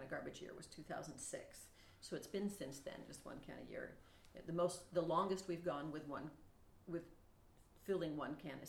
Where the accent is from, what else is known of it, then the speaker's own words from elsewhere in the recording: Corvallis, Oregon, United States; So I'm from Corvallis. I grew up in Corvallis, was born there